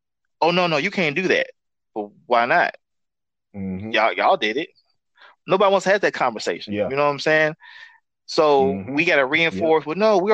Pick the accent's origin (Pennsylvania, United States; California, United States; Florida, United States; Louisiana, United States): California, United States; I grew up in California for a short period of time.